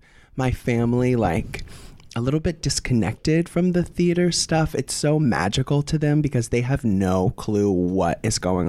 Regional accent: Tampa Bay, Florida, United States; The whole family. I'm from Florida. Tampa Bay.

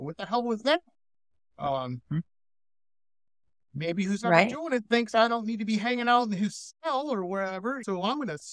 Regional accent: Detroit, Michigan, United States; I grew up in Detroit and we used to always go, my spidey sense is tingling.

